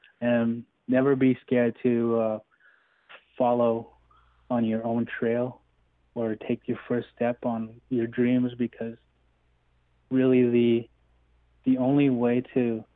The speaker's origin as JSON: {"language": "English", "town": "Onion Lake", "region": "Saskatchewan", "country": "Canada", "said": "I'm from Onion Lake, Saskatchewan. I am Nahio, but some people call it Cree, which is fine."}